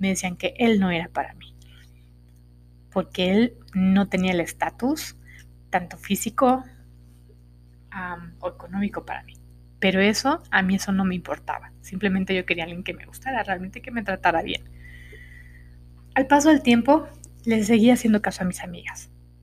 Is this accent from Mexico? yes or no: yes; Mexico; se encontraba entrenando en mi país, México.